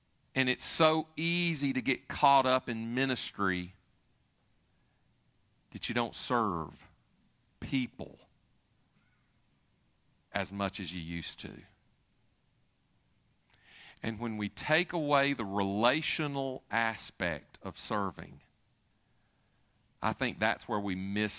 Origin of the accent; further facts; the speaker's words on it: United States; I am an American. I am durch und durch Amerikaner, through and through American. But having lived overseas a good bit of my adult life and coming back to this country